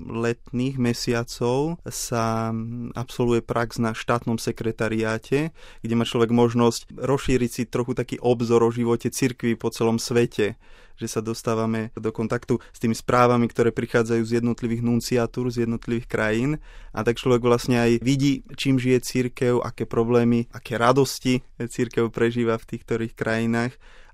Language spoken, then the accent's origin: Slovak; Nová Bystrica, Žilina Region, Slovakia